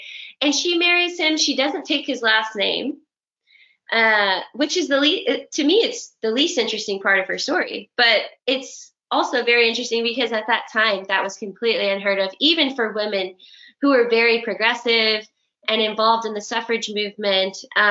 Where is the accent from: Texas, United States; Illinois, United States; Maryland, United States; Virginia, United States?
Texas, United States; moved away as an adult; So I, like you mentioned, I'm originally from Texas.